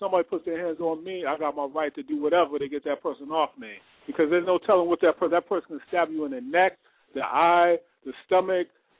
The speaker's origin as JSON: {"language": "English", "town": "Boston", "region": "Massachusetts", "country": "United States", "said": "I'm from Boston."}